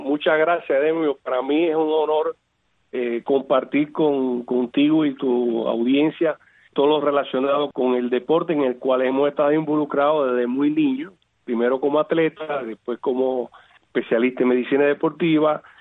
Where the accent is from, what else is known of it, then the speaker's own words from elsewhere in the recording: Palma Soriano, Santiago de Cuba, Cuba; also born or lived in Sancti Spíritus / Bayamo; Pero después, de niño, me crié prácticamente entre Palma Soriano y Bayamo.